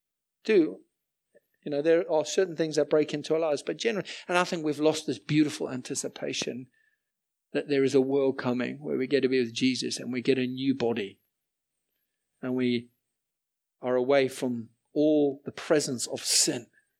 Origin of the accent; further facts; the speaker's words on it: Zimbabwe; moved away as an adult; I grew up in Zimbabwe, spent my first 20 years there